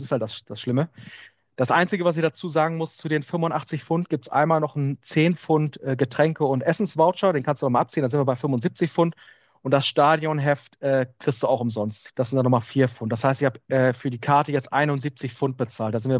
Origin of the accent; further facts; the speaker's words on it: London, United Kingdom; German is a second language; Also ich komme aus London, ich habe wahrscheinlich dann noch ein etwas höheres Gehalt als jemand aus Liverpool